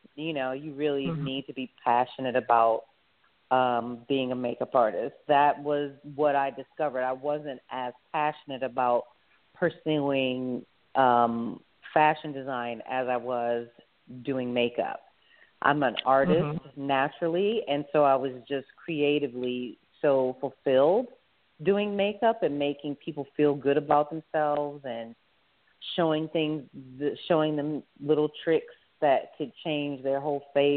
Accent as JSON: {"language": "English", "town": "Toledo", "region": "Ohio", "country": "United States", "moved": "as an adult", "lives_now": "New York, United States", "said": "I moved to New York from Toledo, Ohio, to become a fashion designer."}